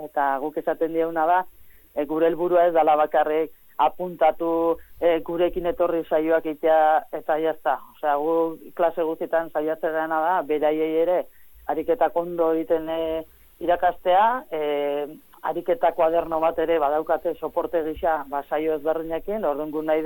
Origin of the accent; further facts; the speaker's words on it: Basque Country, Spain; honi Gipuzkoarra naiz, egunero Iruña juteko